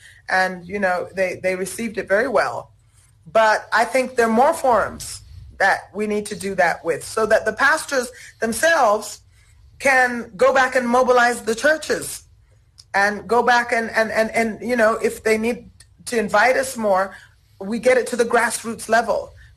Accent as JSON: {"language": "English", "country": "Canada", "tie": "born or raised there", "lives_now": "South Africa", "said": "I grew up in Canada."}